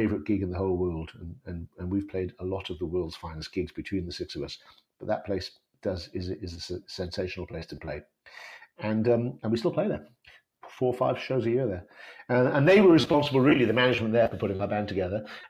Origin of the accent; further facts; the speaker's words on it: Wales, United Kingdom; There's one American, I'm Welsh, Rick's English, the keyboard player is Scottish.